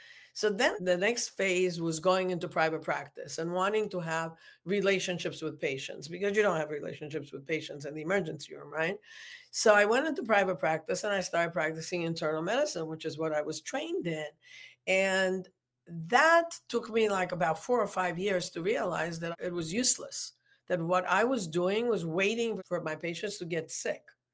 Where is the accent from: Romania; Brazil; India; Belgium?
Romania; now in United States; there were times, like periods of time, when I refused to remember that I was born in Romania. I wanted to be American.